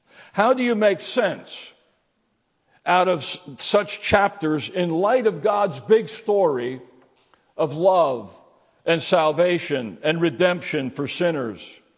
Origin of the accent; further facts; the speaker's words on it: Emmaus, Pennsylvania, United States; also born or lived in Newark; I grew up in Emmaus, Pennsylvania, next to Allentown up there, but spent a good bit of my life in Newark.